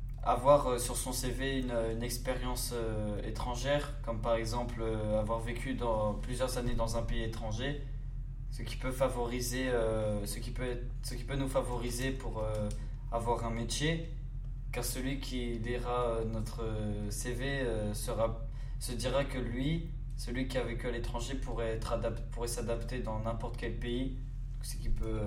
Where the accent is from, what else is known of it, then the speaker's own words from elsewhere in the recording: Lorient, Brittany, France; J'ai grandi à Lorient.